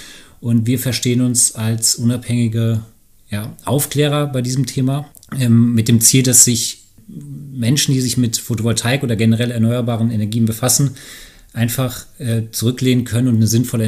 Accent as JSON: {"language": "German", "region": "Rhine-Main", "country": "Germany", "tie": "born or raised there", "said": "Ich bin ebenfalls Gesellschafter von Helvia, auch gebürtig aus dem Rhein-Main-Gebiet."}